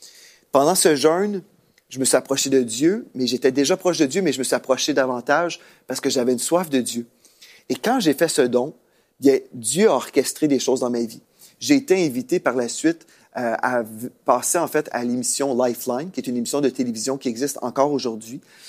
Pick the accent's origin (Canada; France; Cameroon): Canada; Quebec; on parle le français, on vient du Québec.